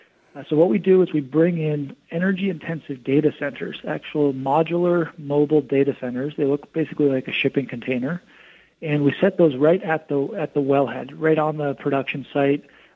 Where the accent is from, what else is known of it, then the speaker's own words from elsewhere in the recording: Denver, Colorado, United States; My home state is Colorado. I'm from Denver, and I used to be in the upstream oil and gas industry